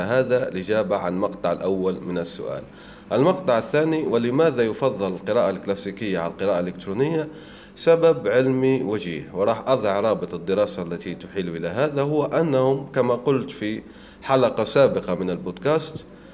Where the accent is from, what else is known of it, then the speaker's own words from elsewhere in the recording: El Oued, El Oued Province, Algeria; وهو من يعني من بلدتي من وادي سوف